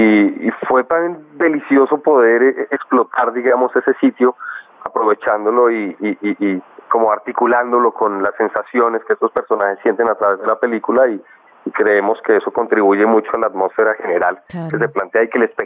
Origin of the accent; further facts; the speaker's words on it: Colombia; Sin embargo, yo soy colombiano y mi padre también lo es.